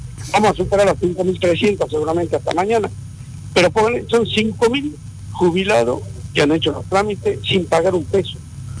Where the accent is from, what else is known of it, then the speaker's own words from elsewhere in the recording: Tucumán, Argentina; yo digo el término común como tucumano